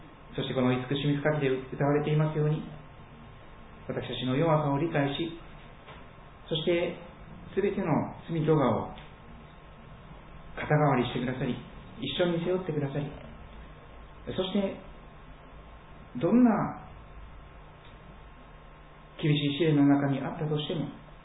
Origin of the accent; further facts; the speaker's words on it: Kochi, Japan; accent: Tosa dialect; moved away; 高知を長く離れておりましたのでなかなか土佐弁が出てこない。